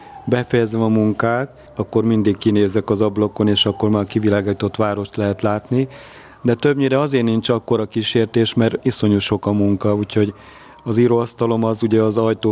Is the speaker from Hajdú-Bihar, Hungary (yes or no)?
no; Miskolc, Borsod-Abaúj-Zemplén, Hungary; born there; moved away as an adult; now in Budapest, Hungary; Miskolcon születtem egyébként, de aztán Budapestre költöztem az egyetemi évek alatt.